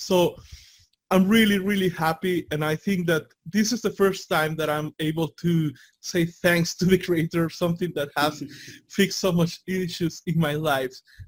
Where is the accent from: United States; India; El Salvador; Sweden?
El Salvador; I'm from El Salvador. I come from this third world country.